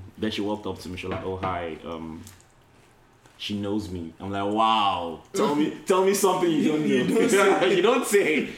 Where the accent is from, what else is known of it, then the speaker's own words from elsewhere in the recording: Nigeria; So she asked me where I'm from, and I'm like, "Oh, I'm Nigerian."